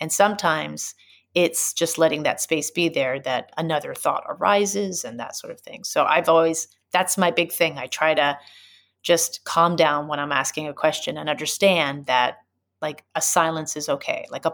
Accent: United States; I said, oh, I'm from the United States. I said, but I love being in China.

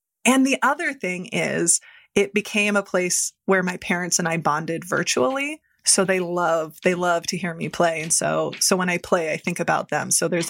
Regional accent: Midwest, United States; I grew up in the Midwest. I grew up from families of conflict avoidance.

